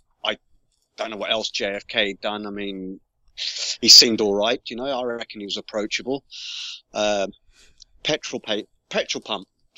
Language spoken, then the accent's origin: English; London, United Kingdom; I grew up in London.